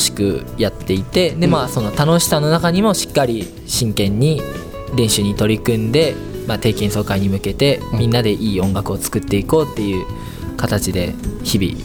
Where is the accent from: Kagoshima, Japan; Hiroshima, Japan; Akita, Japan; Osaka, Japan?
Kagoshima, Japan; あ、僕は鹿児島県から来ました。